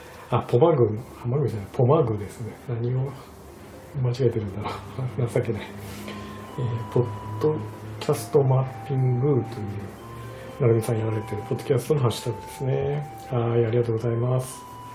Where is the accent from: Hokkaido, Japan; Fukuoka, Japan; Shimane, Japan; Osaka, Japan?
Shimane, Japan; Izumo; 私の地元、出雲なんですけど、